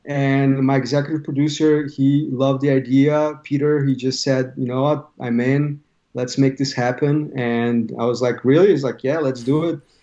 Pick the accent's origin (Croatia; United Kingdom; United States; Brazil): Brazil; moved away as an adult; growing up in Brazil as a child and as a teenager and young adult.